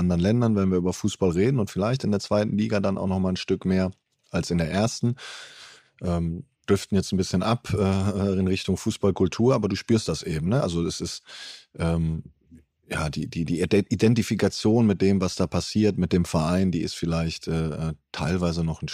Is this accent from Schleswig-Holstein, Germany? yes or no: no; Heidelberg, Baden-Württemberg, Germany; Ich bin ja in Heidelberg aufgewachsen.